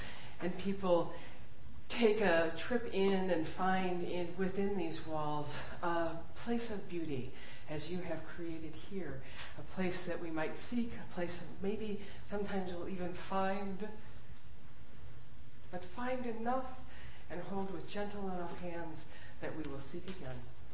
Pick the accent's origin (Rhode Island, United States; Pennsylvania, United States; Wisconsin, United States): Wisconsin, United States; I grew up in Wisconsin.